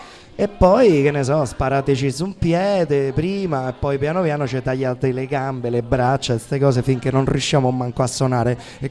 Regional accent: Murcia, Region of Murcia, Spain; Italian is a second language; No, io sono spagnolo, de Murcia.

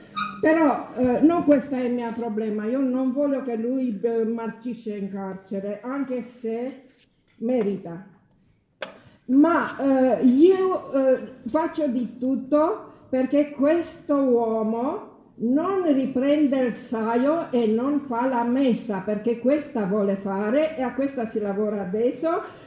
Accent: Romania; Italian is a second language; now in Italy; Io sono immigrata dalla Romania

